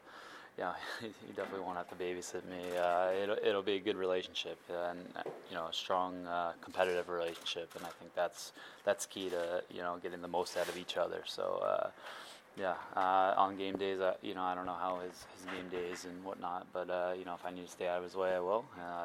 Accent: Long Island, New York, United States; I'm from Long Island, mm-hmm. so grew up going to Islander games all the time.

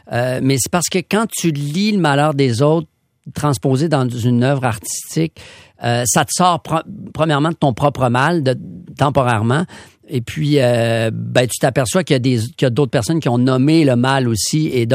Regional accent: Quebec City, Quebec, Canada; moi, je viens de Québec.

